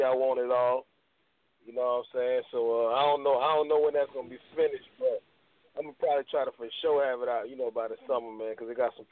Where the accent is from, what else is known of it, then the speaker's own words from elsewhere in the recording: Savannah, Georgia, United States; I'm from Savannah, Georgia.